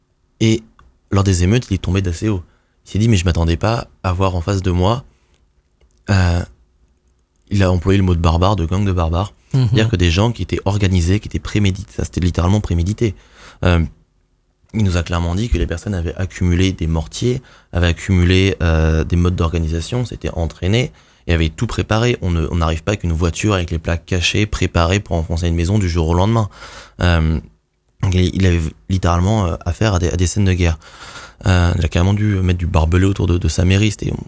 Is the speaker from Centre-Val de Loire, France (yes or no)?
yes; Saint-Avertin, Centre-Val de Loire, France; à Saint-Avertin, ça m'a marqué parce que c'est la commune où j'ai grandi en Touraine